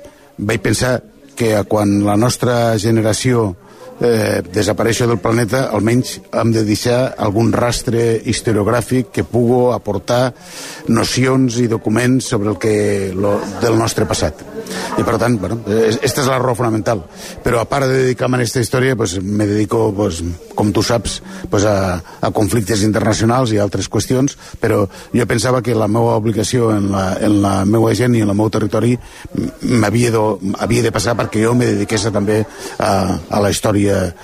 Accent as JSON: {"language": "Catalan", "town": "Flix", "region": "Catalonia", "country": "Spain", "said": "com tu saps, jo soc de Flix, per tant, tot el que passa a l'Ebre m'interessa moltíssim"}